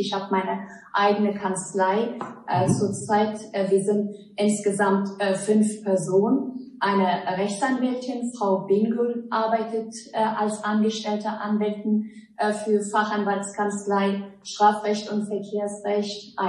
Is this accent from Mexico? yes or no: no; Afghanistan; now in Germany; Ich bin in Afghanistan geboren, dort aufgewachsen, bin als Flüchtling nach Deutschland gekommen, habe hier mein Abitur nachgeholt